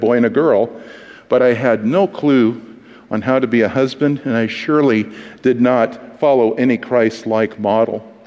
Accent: Newport, Oregon, United States; born there; because I was born in the Oregon coastal town of Newport, Oregon, in April of 1969.

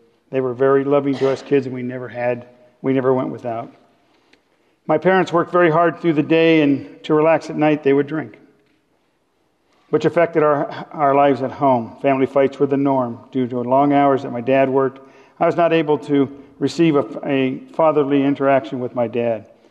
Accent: Monrovia, California, United States; born there; I was born in Monrovia, California, to two very hard-working parents.

